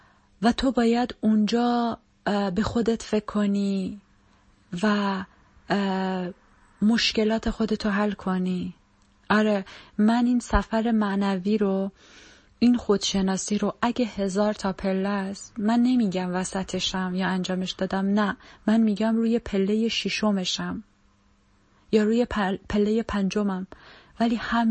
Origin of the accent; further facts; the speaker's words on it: Iran; moved away as an adult; یه دختر به سن 24 سالگی از ایران گذاشتم اومدم توی یه کشور اروپایی